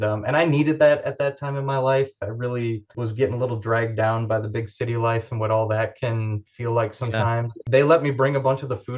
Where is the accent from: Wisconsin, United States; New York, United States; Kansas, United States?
Wisconsin, United States; moved away; I grew up in Wisconsin, but moved away for many years and figured I'd live in the big city my whole life